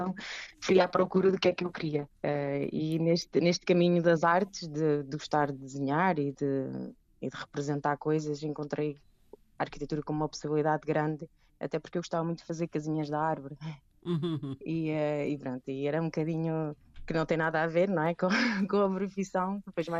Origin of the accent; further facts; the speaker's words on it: Penafiel, Norte, Portugal; born there; estudei em Lisboa, como falou, eu nasci no norte de Portugal, em Penafiel.